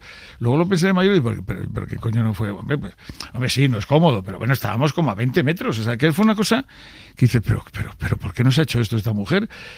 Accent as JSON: {"language": "Spanish", "region": "Cantabria", "country": "Spain", "said": "yo soy de Cantabria, entonces... Y tengo afortunadamente una casa muy cerca del mar. O sea, yo desde mi casa veo el mar."}